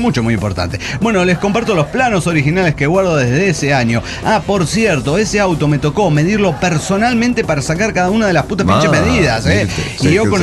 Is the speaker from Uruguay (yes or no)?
no; Argentina; Mire que soy argentino y estoy acostumbrado a la injusticia